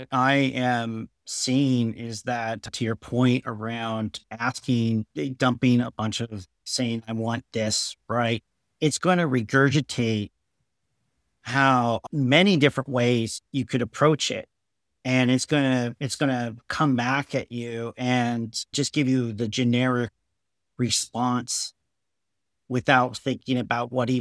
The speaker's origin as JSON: {"language": "English", "town": "Waterloo", "region": "Iowa", "country": "United States", "tie": "born or raised there", "said": "my hometown of Waterloo, Iowa."}